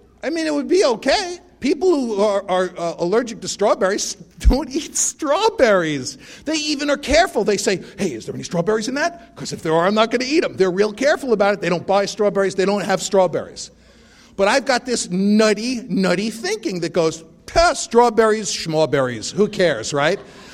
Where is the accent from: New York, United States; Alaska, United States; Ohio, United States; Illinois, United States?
New York, United States; Bronx; born or raised there